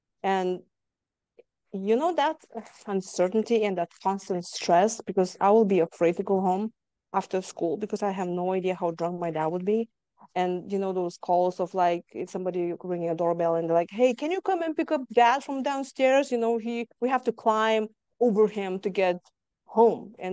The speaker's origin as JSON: {"language": "English", "country": "Lithuania", "tie": "born or raised there", "second_language": "English", "moved": "as an adult", "lives_now": "Houston, United States", "said": "I grew up in Lithuania and now I live in Houston, Texas."}